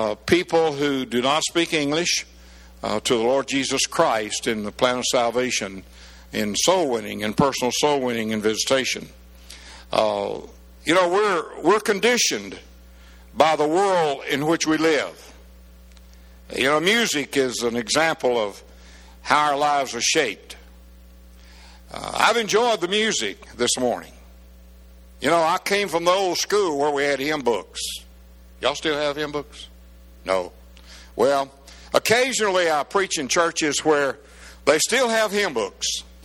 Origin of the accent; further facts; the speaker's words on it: the South, United States; I still swell with pride because I was raised in the South.